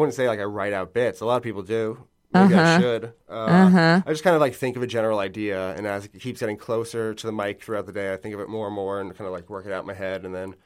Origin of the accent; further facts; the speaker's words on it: Long Island, New York, United States; now in New York City, United States; I'm from Long Island.